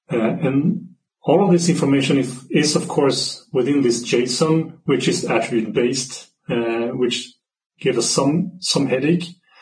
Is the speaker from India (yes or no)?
no; Sweden; I'm from Sweden.